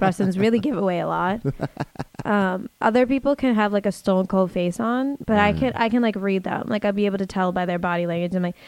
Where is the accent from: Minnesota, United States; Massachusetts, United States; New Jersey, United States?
Massachusetts, United States; Boston; now in Los Angeles, United States; I am from Boston and it's a completely different, it's just a different vibe.